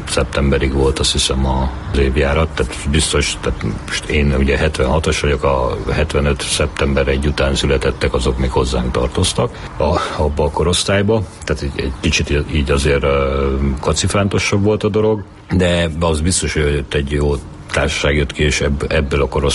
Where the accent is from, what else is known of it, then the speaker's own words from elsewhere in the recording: Bogád, Baranya, Hungary; tehát én egy Pécs mellett egy faluban nőttem fel, Bogádon, ahol koriban szerintem ilyen 900 környékén, most is talán 1000-en hallatnak a faluba, tehát egy kis falu.